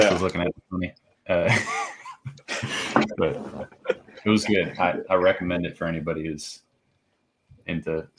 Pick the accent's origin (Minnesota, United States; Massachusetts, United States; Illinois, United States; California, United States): Massachusetts, United States; So I'm from Massachusetts. I've been to New York City, but when I was growing up, we go to New York City like around the holidays